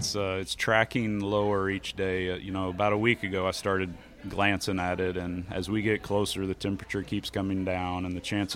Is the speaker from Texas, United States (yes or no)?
yes; Texas, United States; You know, a kid growing up in Texas, I had never kicked in the cold